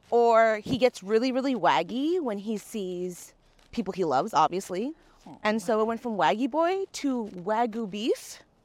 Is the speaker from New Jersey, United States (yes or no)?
yes; New Jersey, United States; moved away as an adult; So I was born and raised in Jersey, lived there for like 23 years.